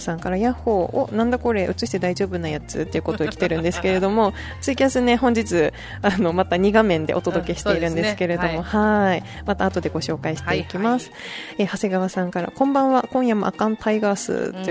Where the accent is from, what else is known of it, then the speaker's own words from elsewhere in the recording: Saga, Japan; いやだからこの間ほら佐賀の方で、うんうんうん、うちの地元で同じようにも